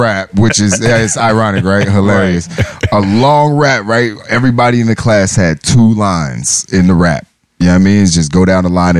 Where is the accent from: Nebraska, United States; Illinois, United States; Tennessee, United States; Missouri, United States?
Missouri, United States; St. Louis; also born or lived in Maryland; now in Washington, United States; I wasn't born in D.C. Like, I was from St. Louis and I moved to Maryland. And then I came to D.C. when I was 18